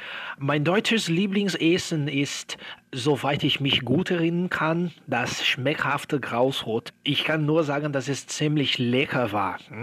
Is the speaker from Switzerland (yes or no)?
no; Brazil; German is a second language; ich stamme aus Brasilien. Geboren bin ich am 11. Februar 1994